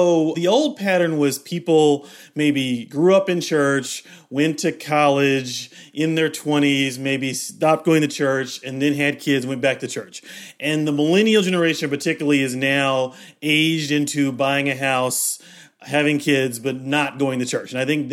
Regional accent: Kentucky, United States; I grew up in Kentucky. I knew a lot of white people didn't go to church.

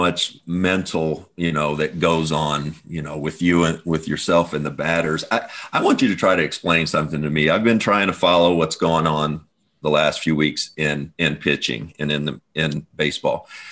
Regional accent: Kentucky, United States; It's not like that where we grew up in Kentucky.

